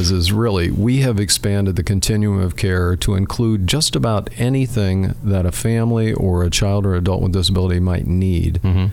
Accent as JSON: {"language": "English", "town": "Cincinnati", "region": "Ohio", "country": "United States", "lives_now": "Dayton, United States", "said": "And, you know, I came here to Dayton from Cincinnati, and they have the largest rubber duck race in the world."}